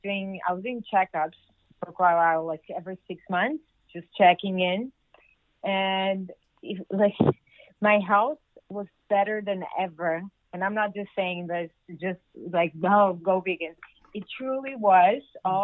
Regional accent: Brazil; I'm from Brazil.

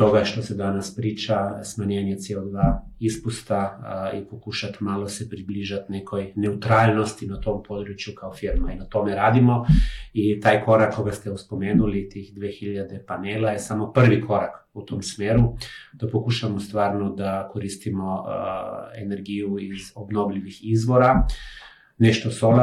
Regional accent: Slovenia; Serbian is a second language; moved away as an adult; now in Serbia; možda ja kao Slovenac koji sad 8 godina već radim i boravim u Srbiji

